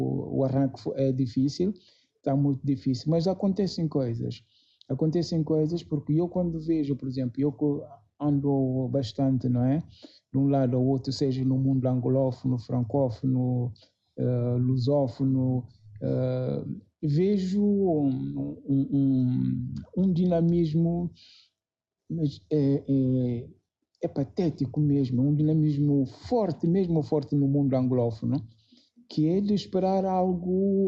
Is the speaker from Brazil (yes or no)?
no; Guinea-Bissau; Quando digo com a África, quem não sabe pode pensar que não sou africano. Sou africano da Guiné e pronto.